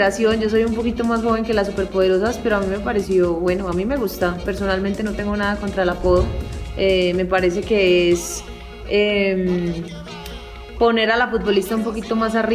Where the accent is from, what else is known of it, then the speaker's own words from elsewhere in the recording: Medellín, Antioquia, Colombia; born there; Yo nací en Medellín en el 94, yo tengo 24 años. Crecí con mi familia, una familia muy unida tengo yo.